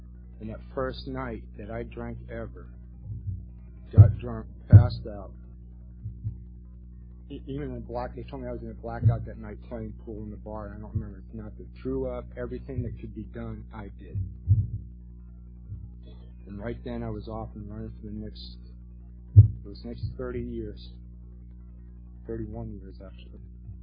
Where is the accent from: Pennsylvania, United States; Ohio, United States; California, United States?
Ohio, United States; Akron; born there; I grew up in a military family. I was born in Akron, Ohio in 1959.